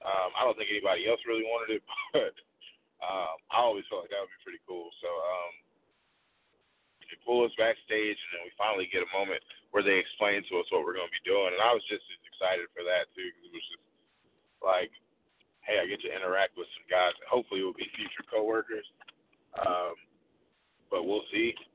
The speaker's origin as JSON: {"language": "English", "region": "North Carolina", "country": "United States", "tie": "born or raised there", "also_born_or_lived": "Atlanta", "said": "I was born in Atlanta, but I've spent most of my time in North Carolina. So a lot of my people from Atlanta give me a hard time about being a Panthers fan"}